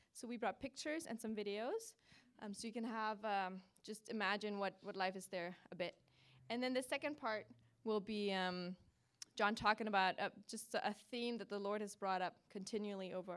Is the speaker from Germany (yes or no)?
yes; Germany; accent: German; English is a second language; moved away; And if you hear an accent in my voice and like, what is that? It's German. I'm from Germany. I grew up there, so you don't have to guess where I'm from.